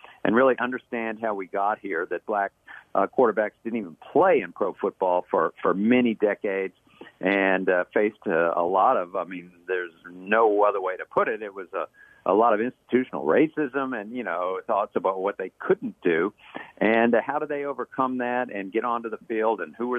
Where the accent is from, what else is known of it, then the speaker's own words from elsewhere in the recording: Dallas, Texas, United States; I'm born and raised in Dallas.